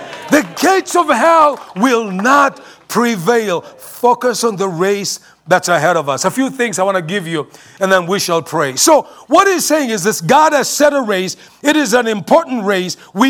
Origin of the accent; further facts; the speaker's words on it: Kenya; English is a second language; now in United States; when I came from Kenya, you know, in order to get a meal, you had to go to the kitchen.